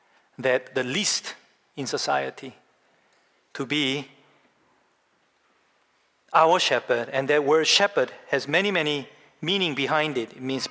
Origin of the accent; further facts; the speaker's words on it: South Korea; English is a second language; when I was year 12 or year 11, like, you know, I came freshly from Korea. I didn't even know how to speak English